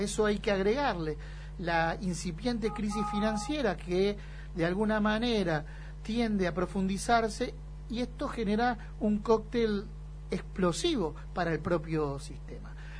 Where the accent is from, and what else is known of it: Argentina